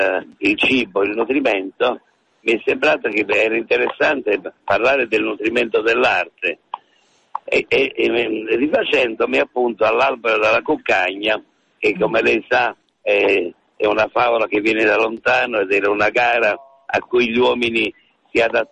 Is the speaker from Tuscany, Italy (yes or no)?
no; Naples, Campania, Italy; ed essendo napoletano mi è venuto facile.